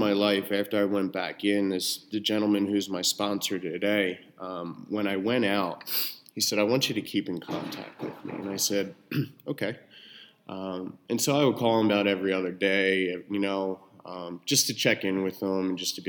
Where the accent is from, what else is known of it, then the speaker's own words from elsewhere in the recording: Philadelphia, Pennsylvania, United States; I'm originally from Philadelphia, you know, and what brought me out here was, I had enough